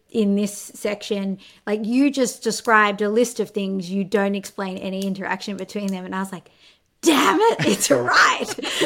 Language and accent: English; Australia; I grew up in Australia